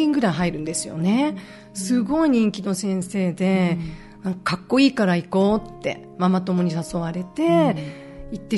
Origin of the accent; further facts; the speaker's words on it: Osaka, Japan; accent: Osaka dialect; 大阪人なのでね大阪弁を関東弁です標準語にするという課題が出ましたね